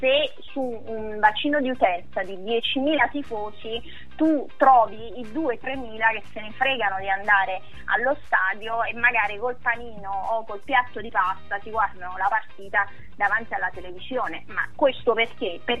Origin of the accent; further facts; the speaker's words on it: Salerno, Campania, Italy; io sono di Salerno, tifo per la Salernitana